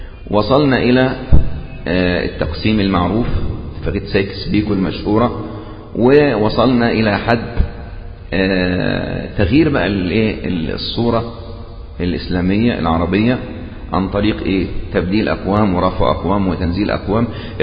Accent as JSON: {"language": "Arabic", "country": "Egypt", "said": "يعني مثلا لو نظرنا حتى عندنا في مصر"}